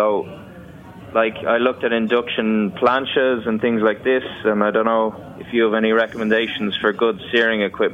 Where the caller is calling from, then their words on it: Dublin, Leinster, Ireland; I'm calling from Dublin, Ireland.